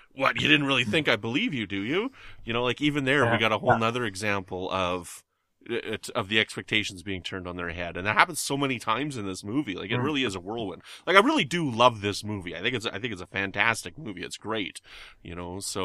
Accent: Canada; I'm from Canada

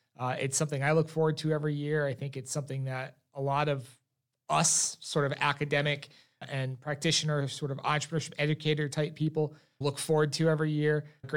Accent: Florida, United States; I'm less than 90 days back in Tallahassee, and I say back in because I am from Florida. I did do my undergraduate here.

